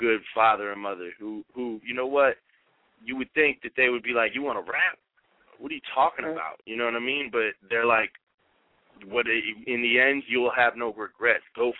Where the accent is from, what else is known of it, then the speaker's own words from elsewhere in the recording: Virginia, United States; I come from the Virginia, D.C. area, so my people back home, they already got me.